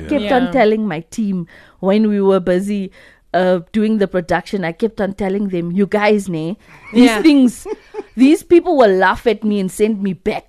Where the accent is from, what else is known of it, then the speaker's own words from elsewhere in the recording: Windhoek, Khomas, Namibia; born there; I was born in Windhoek. Yes, but my roots is from the south.